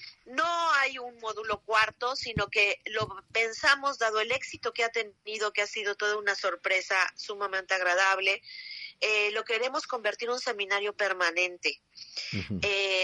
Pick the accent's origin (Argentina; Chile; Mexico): Mexico; nuestra memoria como mexicanos y en nuestra identidad